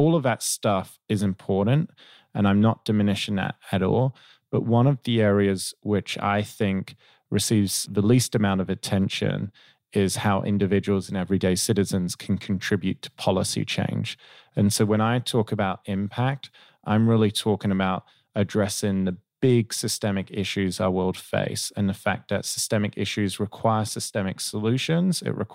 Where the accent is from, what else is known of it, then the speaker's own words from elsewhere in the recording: Perth, Western Australia, Australia; I grew up in Perth, Western Australia, most isolated city in the world, but it's also a great place to live, many opportunities.